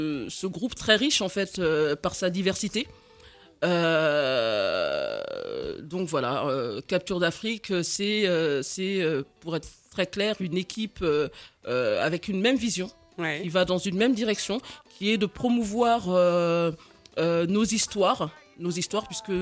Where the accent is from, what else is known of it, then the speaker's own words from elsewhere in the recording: France; c'est vrai qu'on est français, avant tout, mais on a quand même des origines diverses et variées. Le collectif, c'est beaucoup d'origines afro, donc ça, africaines, on va dire.